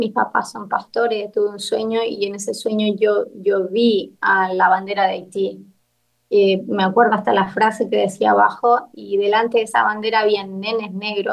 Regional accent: Chile; Y le dije, yo soy de Chile.

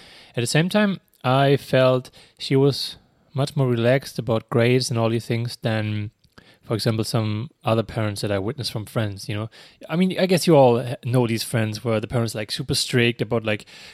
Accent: Germany; I mean, we have the same though in Germany. So I'm from Germany.

